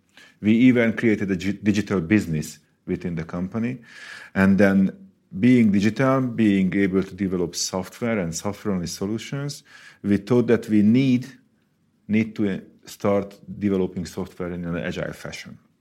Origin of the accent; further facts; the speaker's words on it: Hungary; I'm from Hungary.